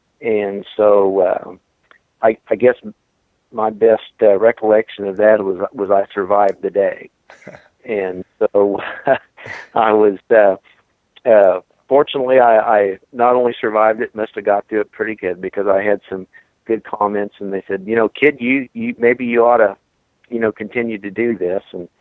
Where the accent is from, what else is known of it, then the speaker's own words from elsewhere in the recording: Beloit, Wisconsin, United States; Well, it started, I grew up in Beloit.